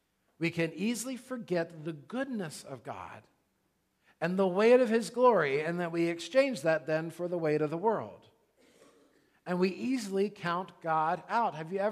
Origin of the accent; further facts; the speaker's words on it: Ireland; And I use that word wee because I'm Irish and it's St. Patrick's Day and I thought it would be fun.